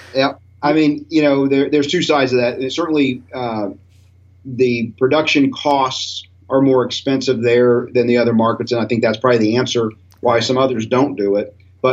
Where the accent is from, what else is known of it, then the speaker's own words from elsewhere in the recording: Tampa, Florida, United States; also born or lived in Nashville; Yeah, originally born and raised in Tampa, so lived here in the Tampa Bay area for most of my life. I lived in Nashville for 3 years, and that was about it. So, you know, definitely a Floridian.